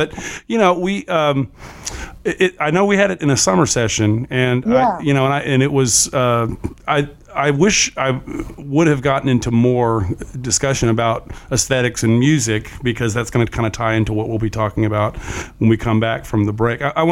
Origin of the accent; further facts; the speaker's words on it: Dallas, Texas, United States; when I was a kid growing up in Dallas